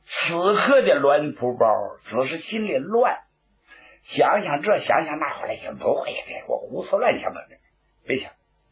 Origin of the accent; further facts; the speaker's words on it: China; 我们是中国人呐，炎黄的子孙呐，首先我们要知礼，懂得廉耻